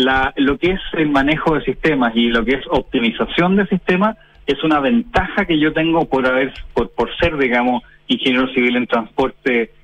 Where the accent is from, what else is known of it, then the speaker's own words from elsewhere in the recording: Chile; also born or lived in Chicago, United States; nací en Chicago, bueno, pero eso es una experiencia circunstancial, porque a los 3 meses de edad ya estaba de vuelta en Chile